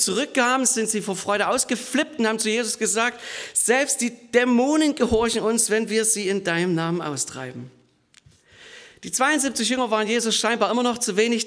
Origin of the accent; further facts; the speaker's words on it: Saxony, Germany; Ich bin im Erzgebirge, was du schon erwähnt hast, bin ich auf dem Bauernhof aufgewachsen, am Waldrand. Im Winter gab es da viel Schnee.